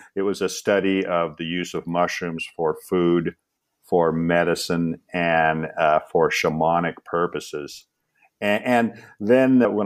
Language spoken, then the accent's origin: English; Seattle, Washington, United States; So when I grew up in Seattle, there were mushrooms all around me.